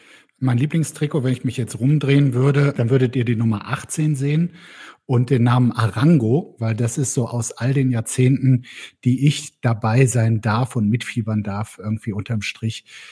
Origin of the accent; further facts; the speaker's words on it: Bergisch Gladbach, North Rhine-Westphalia, Germany; born there; Ich bin geboren in Bergisch Gladbach, evangelisches Krankenhaus Bergisch Gladbach.